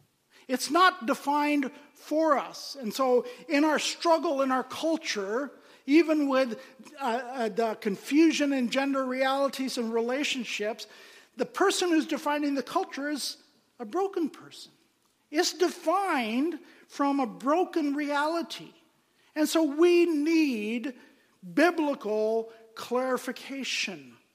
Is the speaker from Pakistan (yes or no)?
yes; Pakistan; Well, being born and raised in Pakistan, where family is a very, very important part of culture